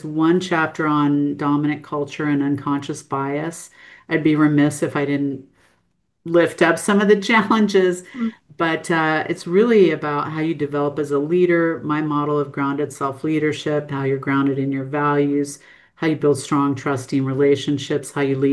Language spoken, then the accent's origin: English; United States; moved away as an adult; now in Australia; It's me being American in Australia.